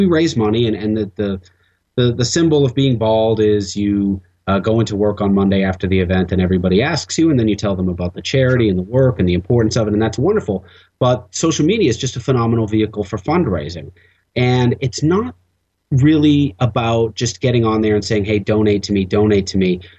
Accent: Boston, Massachusetts, United States; specifically the Boston Bruins, from my hometown, of course

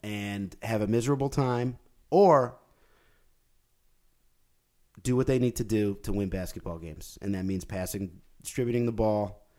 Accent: Syracuse, New York, United States; I did not grow up in a major metropolitan area. I grew up in Syracuse, New York

